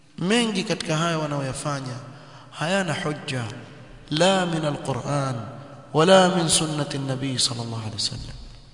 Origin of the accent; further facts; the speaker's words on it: Nyali, Mombasa County, Kenya; huko huko sehemu za kule kwetu Nyali